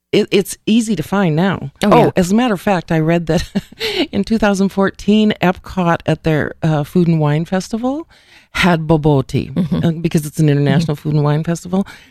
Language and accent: English; United States; In my mind, because I'm an American, I'm thinking of green beans.